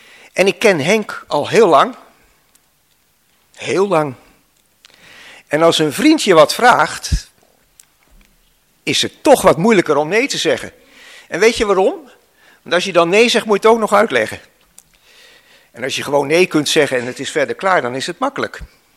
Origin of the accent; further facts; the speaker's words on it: Enschede, Overijssel, Netherlands; Het is best wel ver weg, want ik kom uit Enschede.